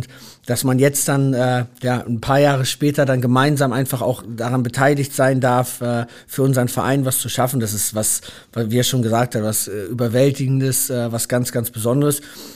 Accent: Hamburg, Germany; weil es halt meine Heimatstadt ist und mein Verein

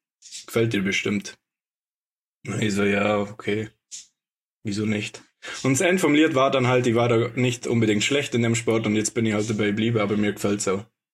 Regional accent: Bad Hindelang, Bavaria, Germany; ich komme aus Bad Hindelang, nicht aus Oberstdorf

